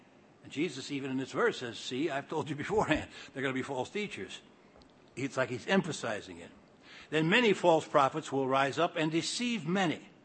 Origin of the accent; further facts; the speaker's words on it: South Africa; moved away; I came from South Africa in 78 and then stayed over for a while.